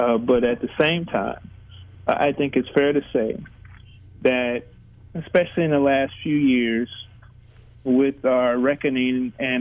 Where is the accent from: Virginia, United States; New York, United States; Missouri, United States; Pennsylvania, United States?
Missouri, United States; St. Louis; now in Kansas City, United States; Well, I'm originally from the St. Louis area, but I've spent close to 30 years in Kansas City